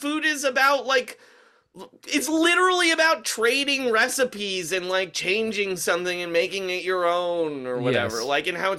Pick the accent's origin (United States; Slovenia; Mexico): Mexico; Mexico City; and also I'm from Mexico City.